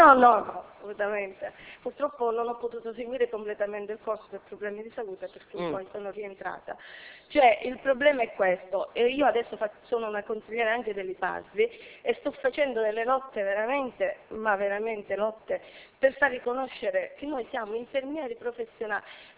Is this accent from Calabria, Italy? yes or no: yes; Cosenza, Calabria, Italy; anche se siamo da Cosenza